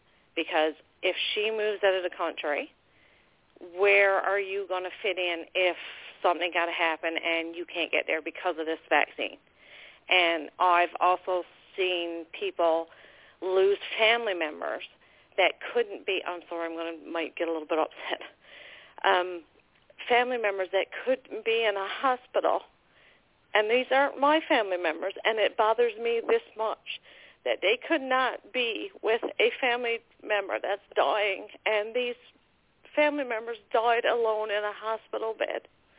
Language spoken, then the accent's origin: English; Newfoundland and Labrador, Canada; accent: Newfoundland; I'm a Newfoundlander. Probably tell by the accent.